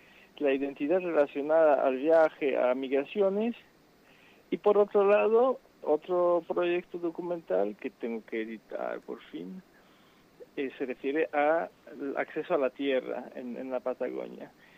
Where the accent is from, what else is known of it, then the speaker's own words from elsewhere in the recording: Poland; Y yo soy de Polonia.